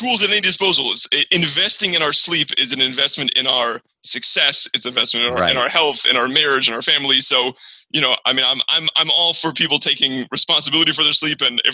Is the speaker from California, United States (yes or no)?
yes; San Diego, California, United States; now in Chicago, United States; I'm originally from San Diego. I'm in Chicago right now